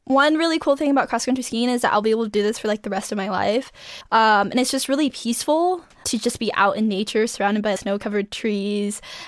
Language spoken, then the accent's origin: English; Alaska, United States; I grew up in Alaska, really small farmer town vibes, so not very much going on.